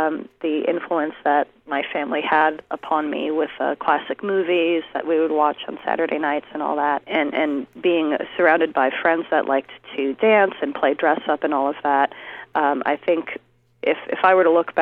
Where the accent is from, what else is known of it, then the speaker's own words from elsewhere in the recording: East Meadow, New York, United States; I grew up in Long Island, New York, in a little town called East Meadow.